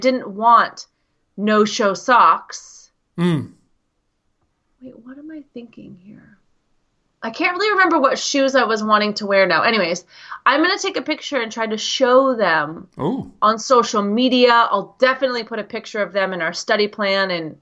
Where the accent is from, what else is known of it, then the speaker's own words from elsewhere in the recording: United States; And yes, I am an American, but no, I do not wear socks with sandals.